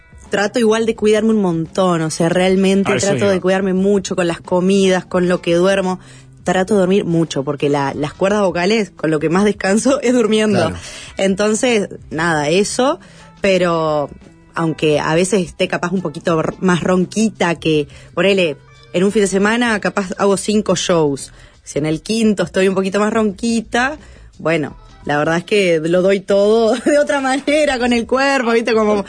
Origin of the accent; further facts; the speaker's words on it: Uruguay; somos uruguayos